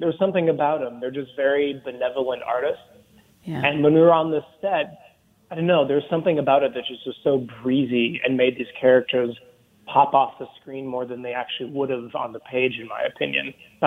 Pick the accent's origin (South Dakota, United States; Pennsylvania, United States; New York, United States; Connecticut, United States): South Dakota, United States; because growing up in South Dakota, we're a very complex bunch of people.